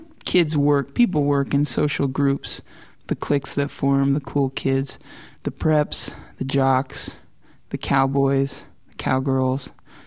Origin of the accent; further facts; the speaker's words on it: Oakdale, California, United States; now in Los Angeles, United States; Well, I grew up in Oakdale, California. It's a small little agricultural town in the very center of California, on the edge of the valley on your way up to Yosemite. But now I live in Los Angeles.